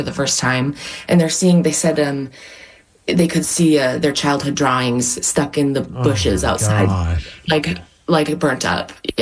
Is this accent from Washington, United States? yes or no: yes; Washington, United States; And for me, I'm from Washington and I'm from the west side of Washington. I don't know about fires.